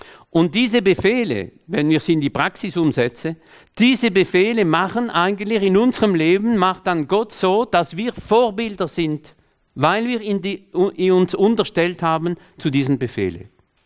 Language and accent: German; France; German is a second language; Ich bin Franzose, lebe in Frankreich.